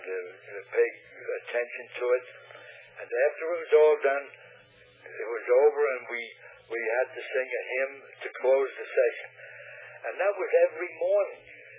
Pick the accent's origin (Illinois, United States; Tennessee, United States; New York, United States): New York, United States; New York City; born there; I was born in Manhattan Island, in New York, in the city of New York, and right in the middle of Manhattan Island, by the way.